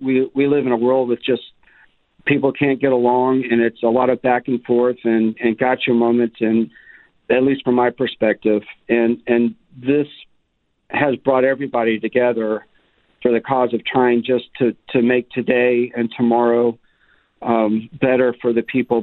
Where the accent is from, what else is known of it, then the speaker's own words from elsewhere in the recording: Dallas, Texas, United States; Ironically, I grew up in Dallas, and I'm a product of Bryan Adams.